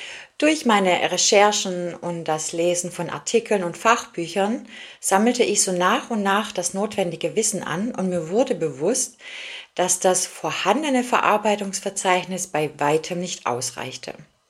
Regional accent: Ellwangen, Baden-Württemberg, Germany; accent: Swabian; 43 Jahre alt, Wirtschaftsjuristin und wohne aktuell im nordrhein-westfälischen Velbert. Geboren und aufgewachsen bin ich im schwäbischen Ellwang. Sehen Sie es mir also bitte nach, wenn ab und zu noch mein schwäbischer Dialekt durchkommen sollte.

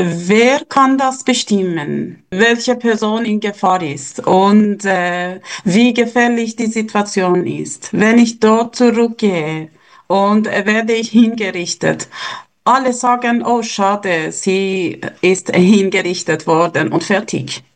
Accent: Iran; German is a second language; Wir als Iraner, die da sind, hatten politische Aktivitäten im Iran und sind wir hier auch exilpolitisch aktiv.

